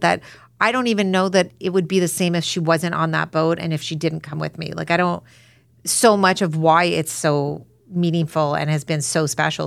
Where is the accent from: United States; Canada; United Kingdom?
Canada; Toronto, Ontario; I grew up in Toronto